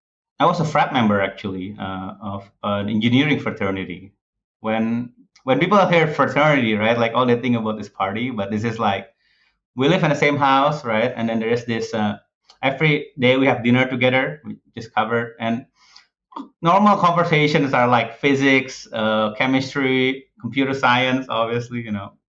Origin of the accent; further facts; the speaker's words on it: Indonesia; me growing up in Indonesia